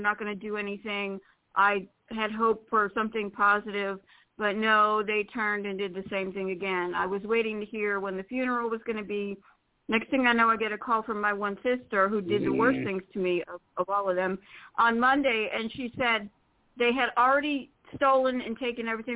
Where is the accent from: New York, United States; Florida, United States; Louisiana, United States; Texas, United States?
Florida, United States; from Florida.